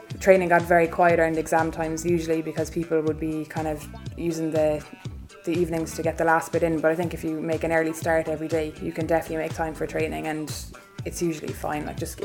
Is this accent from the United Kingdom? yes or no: no; Limerick, County Limerick, Ireland; I'm from Limerick, and I studied and did my Leaving Cert in Castletroy College.